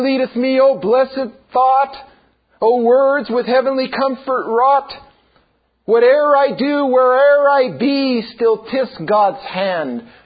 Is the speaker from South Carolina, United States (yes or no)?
no; Pennsylvania, United States; now in San Diego, United States; I could never have imagined that I would be pastoring a church in San Diego, California, born and raised in Pennsylvania, a small town.